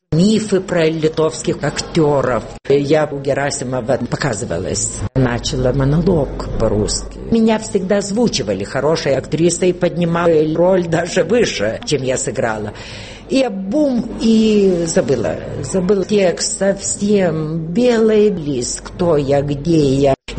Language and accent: Russian; Moscow, Russia; born there; В Москве, где я родилась, на Трифоновке, где мама и папа учились на актера.